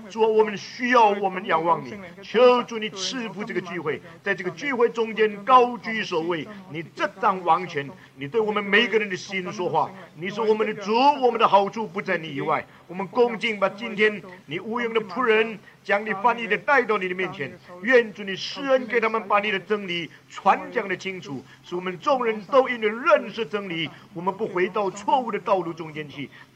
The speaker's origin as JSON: {"language": "Chinese", "country": "China", "said": "我们中国人是礼义之邦啊"}